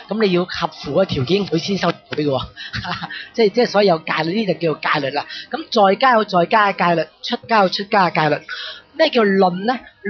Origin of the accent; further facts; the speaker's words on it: China; 所以我們身為中國人就很有這個親切感對這個